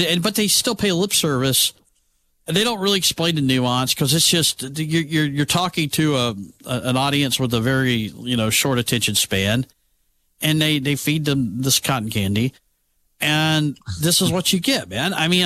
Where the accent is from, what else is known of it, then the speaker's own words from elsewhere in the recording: United States; But even, like, I grew up in a house. I grew up in Shelby County. My parents didn't care about the primaries.